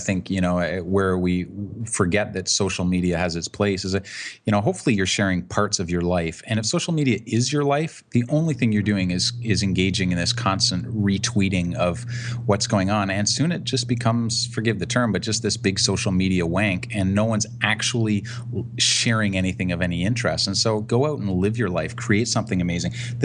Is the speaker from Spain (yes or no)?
no; Canada; I'm a Canadian, but I live on the West Coast, and you know, we get more rain than anything.